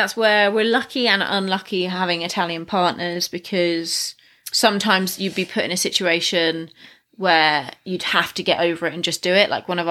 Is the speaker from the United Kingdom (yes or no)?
yes; England, United Kingdom; And obviously we're both English, so we have the worry of what we're saying being right or what have you.